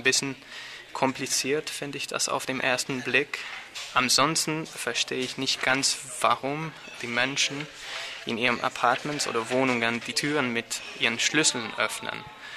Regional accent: Hungary; German is a second language; Ich komme aus Ungarn. Ich lerne zurzeit Deutsch

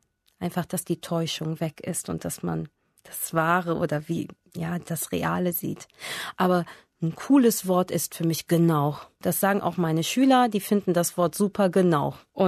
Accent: Turkey; German is a second language; now in Istanbul, Turkey; Ich komme aus der Türkei. Und ich bin 1976 geboren und ich arbeite als Honorarlehrkraft im Goethe-Institut Istanbul.

